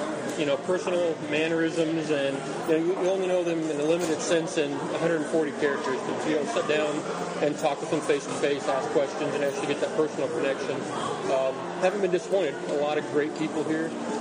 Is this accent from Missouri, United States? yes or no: yes; Warrensburg, Missouri, United States; I work out of Columbia, but I'm from Warrensburg, Missouri.